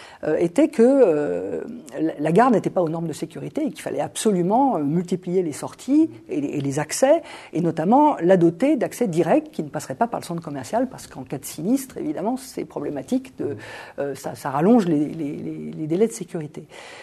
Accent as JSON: {"language": "French", "town": "Paris", "region": "Île-de-France", "country": "France", "tie": "born or raised there", "said": "je dois dire que je suis parisienne depuis toujours."}